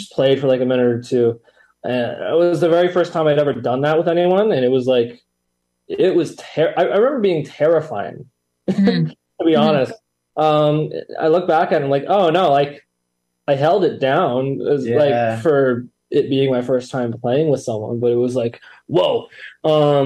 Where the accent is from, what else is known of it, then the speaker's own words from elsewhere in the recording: Belleville, Ontario, Canada; Nah, we grew up in the Belleville Trenton area.